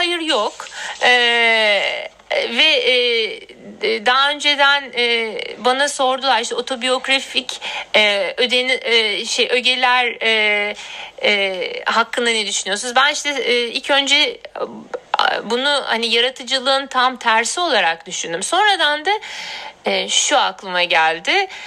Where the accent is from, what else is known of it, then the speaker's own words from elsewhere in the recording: Adana, Turkey; also born or lived in Ankara; Evet, ben Adana'da doğdum, büyüdüm. Liseyi bitirene kadar neredeyse Adana'daydım. Çünkü ilkokulu da Ankara'da bitirdim.